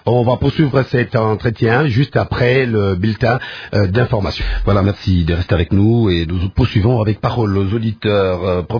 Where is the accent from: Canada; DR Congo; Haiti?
DR Congo